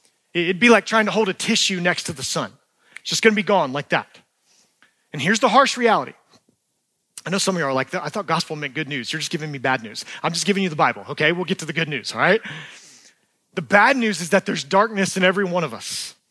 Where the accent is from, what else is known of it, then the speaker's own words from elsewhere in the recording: Georgia, United States; I'm from North Georgia.